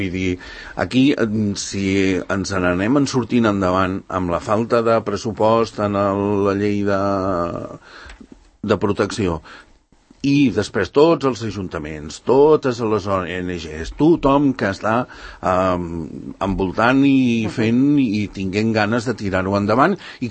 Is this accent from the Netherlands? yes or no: yes; Netherlands; Catalan is a second language; jo sóc holandès, però penso que jo pam, pam, pam, pam.